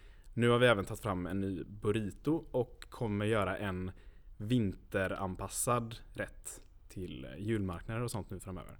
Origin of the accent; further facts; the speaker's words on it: Lerum, Västra Götaland County, Sweden; Första eventet vi gjorde var faktiskt Lerumsdagen där vi kommer ifrån.